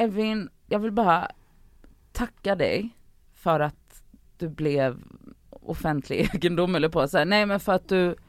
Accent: Gothenburg, Västra Götaland County, Sweden; jag är uppvuxen i Biskopsgården

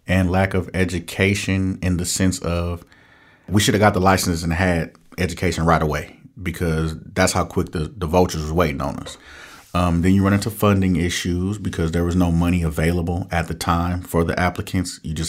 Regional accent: Oakland, California, United States; I'm from Oakland, born and raised. And for me to be able to sell cannabis legally in a city I grew up in and went to jail for selling it illegally is just a rite of passage

